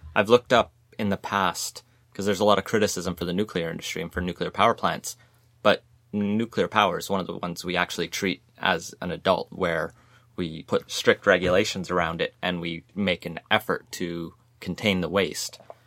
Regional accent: Alberta, Canada; But I know even when I grew up in Alberta

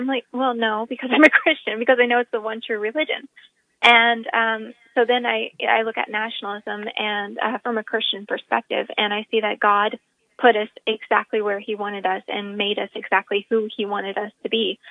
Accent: Texas, United States; So I look at it as I'm a Texan, I'm a Southerner, I'm an American, I'm somebody of Irish descent

